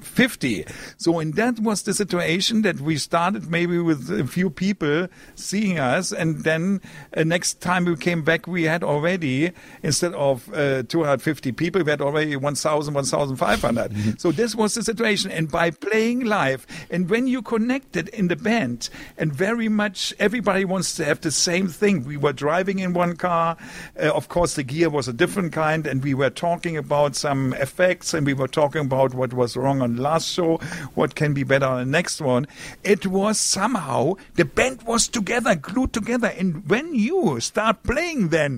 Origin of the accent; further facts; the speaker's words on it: Germany; English is a second language; we wanted to show the people that we here is a new generation growing up in Germany.